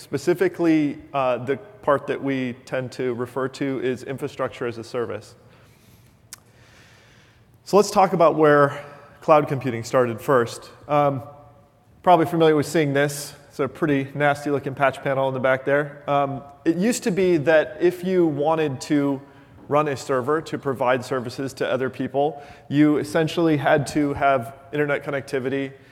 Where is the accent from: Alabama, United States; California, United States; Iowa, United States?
Iowa, United States; Cedar Rapids; Despite the weird name, I'm actually from Iowa.